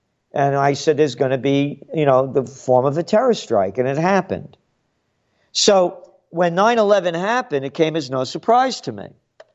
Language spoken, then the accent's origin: English; New York, United States; me being a New Yorker and knowing exactly where Indian Point is